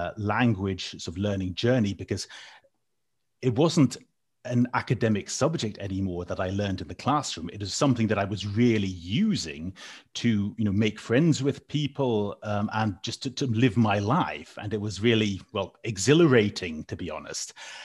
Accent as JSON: {"language": "English", "region": "Northern Ireland", "country": "United Kingdom", "tie": "born or raised there", "said": "I grew up speaking English in a monolingual environment in a part of the United Kingdom called Northern Ireland."}